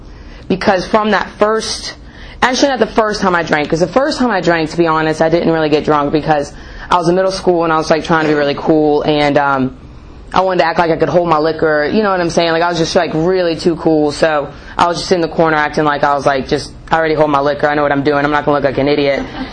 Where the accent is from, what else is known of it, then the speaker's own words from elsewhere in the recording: North Carolina, United States; And I grew up in North Carolina, and it's pretty common.